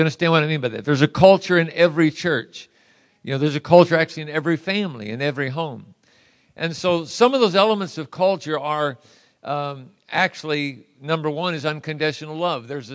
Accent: St. Louis, Missouri, United States; I was raised in St. Louis, Missouri.

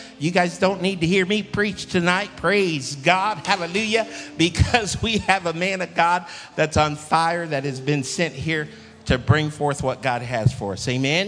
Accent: Ohio, United States; Now, because I'm from Ohio, I don't see how any of those could have ever been the Holy Ghost anyway.

